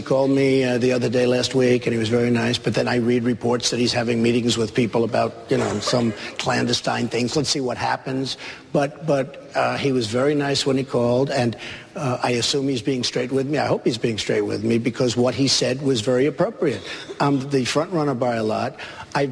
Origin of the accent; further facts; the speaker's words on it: United States; You know, I'm an American.